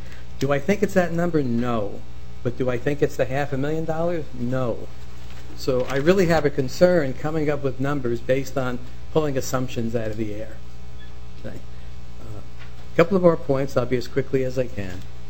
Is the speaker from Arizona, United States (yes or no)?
no; Brooklyn, New York, United States; born there; now in Bloomington, United States; Since 1972, I've lived in Bloomington, Minnesota. I was born in Brooklyn, been here just about forever.